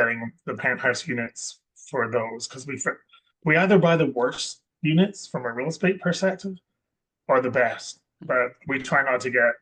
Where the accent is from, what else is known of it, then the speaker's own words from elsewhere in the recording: Edinburgh, Scotland, United Kingdom; now in Vancouver, Canada; I'm originally from Scotland, and it's windy and cold